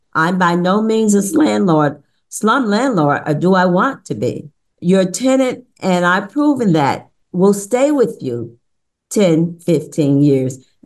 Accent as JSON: {"language": "English", "town": "Paterson", "region": "New Jersey", "country": "United States", "tie": "born or raised there", "said": "In New Jersey and Patterson, in my hometown, there's a large amount of crime."}